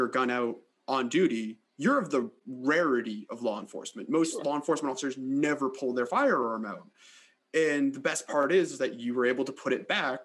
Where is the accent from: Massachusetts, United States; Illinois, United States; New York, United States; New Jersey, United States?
Massachusetts, United States; Boston; I'm from Boston.